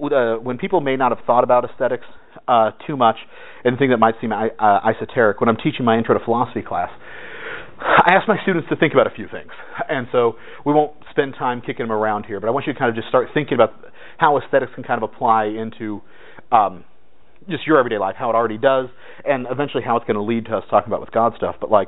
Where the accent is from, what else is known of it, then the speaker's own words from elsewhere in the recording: California, United States; So I'm from California, which is why if I have a weird accent, sorry, that happens.